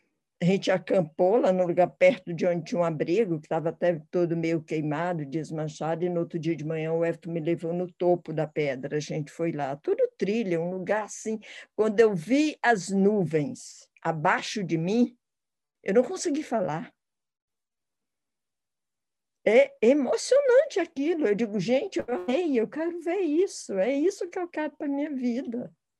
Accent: Teresina, Piauí, Brazil; Eu nasci em Teresina, no Piauí, vim de uma família muito grande.

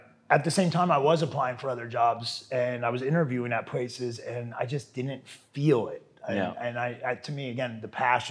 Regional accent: Orlando, Florida, United States; So, you know, I'm actually a Floridian. I grew up in Florida, Orlando. I went to school at the University of Florida.

